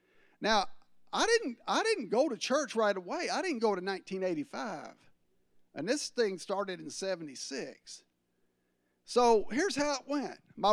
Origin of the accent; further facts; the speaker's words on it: England, United Kingdom; See, we're from England. We're kind of blunt in our witness, but we have love.